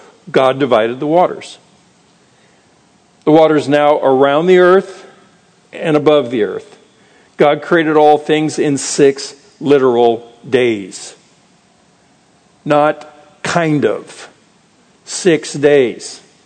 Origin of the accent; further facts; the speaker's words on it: Arizona, United States; I remember growing up in Arizona in the 50s and 60s and had acne